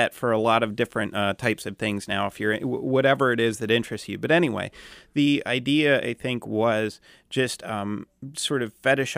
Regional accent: Hershey, Pennsylvania, United States; to relate that to my own experience growing up in Hershey and seeing the factory

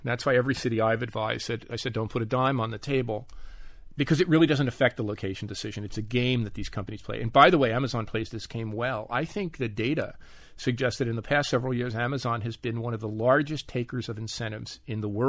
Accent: Newark, New Jersey, United States; my hometown of Newark, New Jersey

